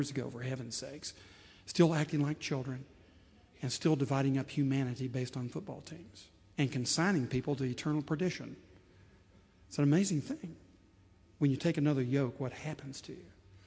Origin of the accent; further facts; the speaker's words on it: Tennessee, United States; But I remember growing up in East Tennessee when it was not so easy to be humble.